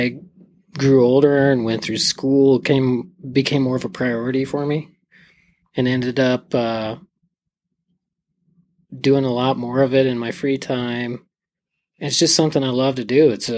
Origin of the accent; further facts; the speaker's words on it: Montana, United States; Well, I've been born and raised in Montana, and I don't know if there's many better places to grow up hunting than Montana.